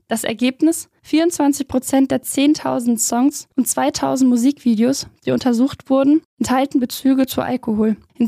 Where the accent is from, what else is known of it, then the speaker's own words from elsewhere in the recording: Rhineland-Palatinate, Germany; bin auch als Pfälzerin schon früh auf die allgegenwärtigen Weinfeste gegangen.